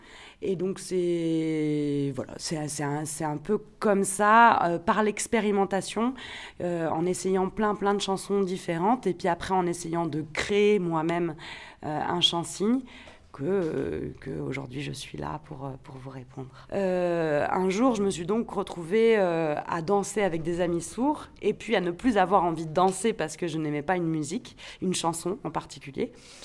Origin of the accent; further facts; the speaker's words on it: France; comme chez nous en France.